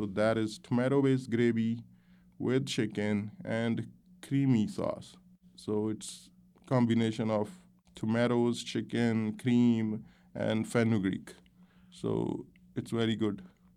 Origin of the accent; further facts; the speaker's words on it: Punjab, India; So I'm from Punjab, so my more forte is like Punjabi cuisine.